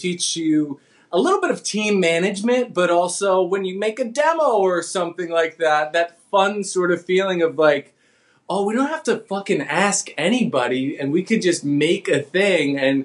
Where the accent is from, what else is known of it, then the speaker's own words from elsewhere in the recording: New Jersey, United States; And, you know, I'm from New Jersey and Mike's from New York.